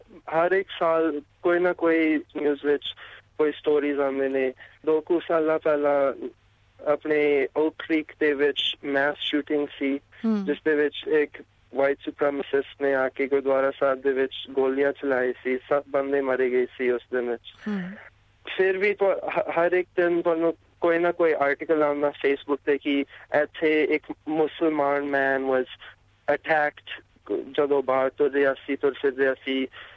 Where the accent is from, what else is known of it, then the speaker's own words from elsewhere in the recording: Georgia, United States; also born or lived in Utah; now in New York City, United States; ਜੀ, ਮੈਂ USA ਤੋਂ ਹੈਗਾ। ਮੇਰਾ ਜਨਮ ਹੋਇਆ ਸੀ ਯੂਟਾ ਦੇ ਵਿੱਚ, ਮੈਂ ਵੱਡਾ ਹੋਇਆ ਸੀ ਜਾਰਜੀਆ ਵਿੱਚ, ਔਰ ਅੱਜ ਕੱਲ ਮੈਂ ਯੂਨੀਵਰਸਿਟੀ ਵਿੱਚ, ਕੋਲੰਬੀਆ ਯੂਨੀਵਰਸਿਟੀ ਵਿੱਚ ਪੜ੍ਹਦਾ, ਨਿਊਯਾਰਕ ਸਿਟੀ ਦੇ ਵਿੱਚ।